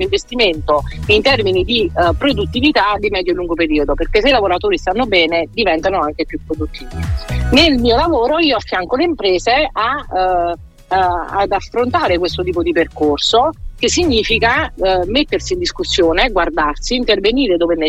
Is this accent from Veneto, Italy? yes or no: no; Campania, Italy; now in Milan, Italy; io sono una campana per metà americana, che però si è trasferita al nord ormai troppo tempo fa, tipo 15 anni fa. Nasco in una famiglia tradizionale, quindi papà commerciante, mamma casalinga.